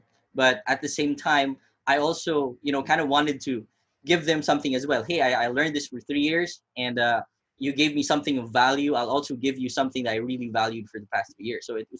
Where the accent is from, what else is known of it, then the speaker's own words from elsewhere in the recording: Philippines; it's very easy to, you know, to fall into these things as a, you know, as a Filipino